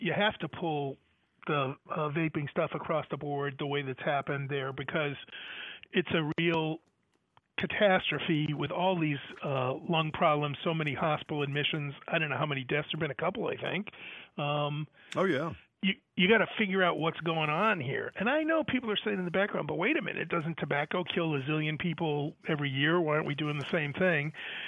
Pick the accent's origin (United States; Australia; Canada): United States; Framingham, Massachusetts; When we grew up in Framingham, we knew 6 cheeseburgers a day.